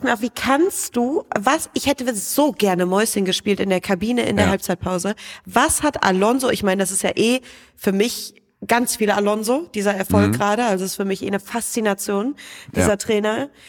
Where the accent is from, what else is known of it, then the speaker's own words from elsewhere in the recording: Cologne, North Rhine-Westphalia, Germany; Ich halte mich jetzt als Kölnerin standesgemäß nicht so viel in Leverkusen auf.